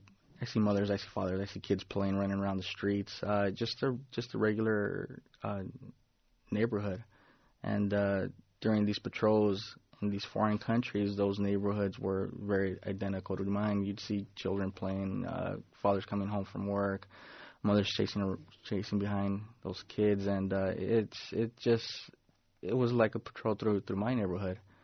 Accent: Los Angeles, California, United States; I grew up in Boyle Heights, like you mentioned, and just coming from a rough neighborhood, there wasn't much direction, not much guidance.

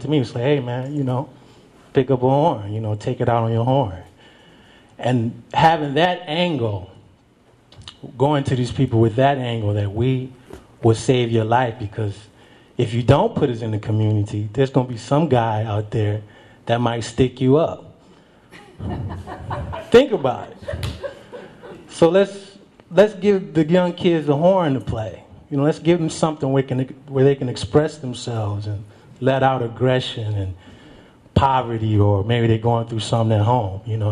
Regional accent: Detroit, Michigan, United States; I'm from Detroit, Michigan, and I'm living proof that music can save your life.

